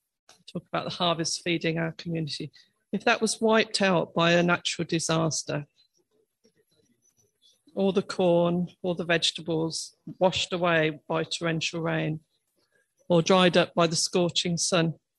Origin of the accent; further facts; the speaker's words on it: Scaldwell, East Midlands, United Kingdom; I grew up in Scaldwell, which is a little village off the main road behind Brixworth. So between the A508 and the Kettering Road. Very small village in those days. And my dad was a farm labourer.